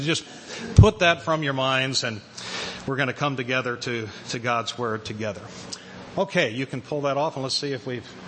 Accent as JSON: {"language": "English", "region": "Midwest", "country": "United States", "also_born_or_lived": "Harleysville", "lives_now": "Lancaster County, United States", "said": "As Terry said, we are originally from the Midwest, for the last 20 years previous to moving here to Lancaster County 2 years ago, we lived in Harleysville, Pennsylvania"}